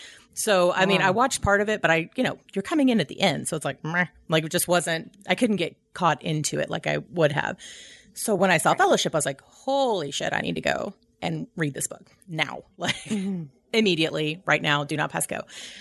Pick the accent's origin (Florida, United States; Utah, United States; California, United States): Utah, United States; accent: Utah; But Heather's like, with my Utah accent, it's just going to sound like token.